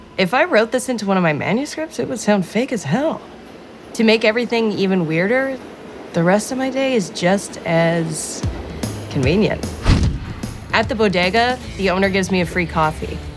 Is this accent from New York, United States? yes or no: yes; New York, United States; I'm a New Yorker. I know you can't stop a train.